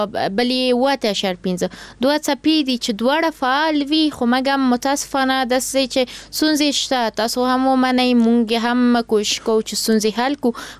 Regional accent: Kabul, Afghanistan; born there; زه په کابل کې زیږېدلی یم

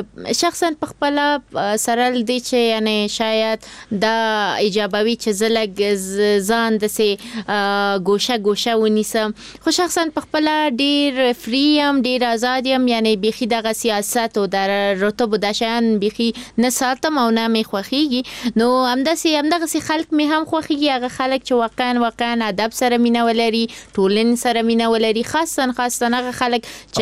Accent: Kabul, Afghanistan; born there

